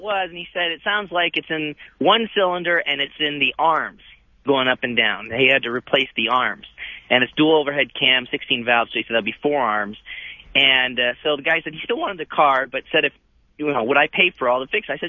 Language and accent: English; Philadelphia, Pennsylvania, United States; I'm from Philadelphia, PA.